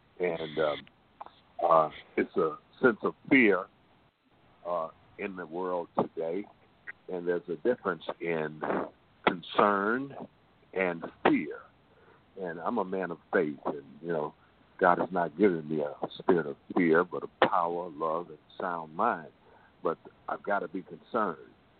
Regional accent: Michigan, United States; Hey, you know, I'm from Michigan, and I'm going to bring something to mind real quick

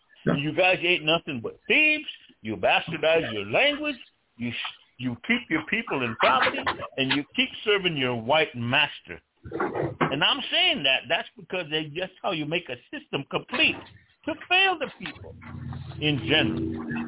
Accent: South Dakota, United States; I come from … on the Pine Ridge Indian Reservation

